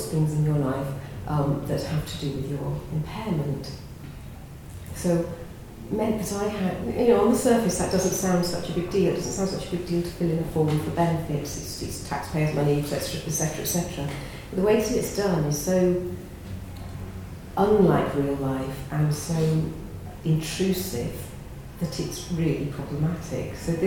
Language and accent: English; Bristol, South West England, United Kingdom; And I come from Bristol